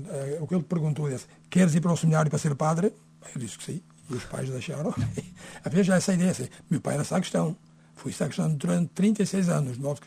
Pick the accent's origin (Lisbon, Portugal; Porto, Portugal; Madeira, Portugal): Madeira, Portugal; São Jorge; Bom, eu passei a quarta classe em São Jorge, onde eu nasci, que pertence a Santana, assim, em São Jorge.